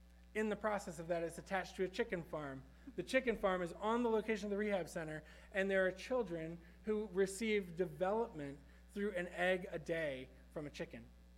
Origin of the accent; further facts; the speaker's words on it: the South, United States; because I say that because I'm from the South.